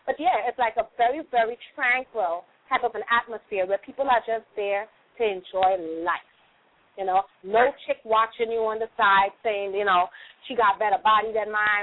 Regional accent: Trinidad & Tobago; I'm actually originally from Trinidad and Tobago.

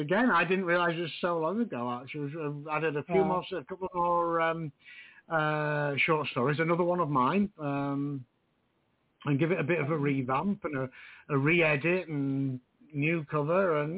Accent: United Kingdom; Obviously, being a Brit, I could understand him.

